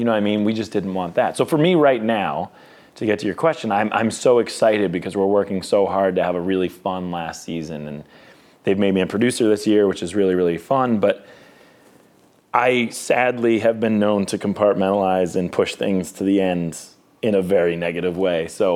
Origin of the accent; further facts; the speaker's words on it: Boston, Massachusetts, United States; I think that we're both from Boston, which is a little bit more of a town, which is like, all right, leave emotions at the door.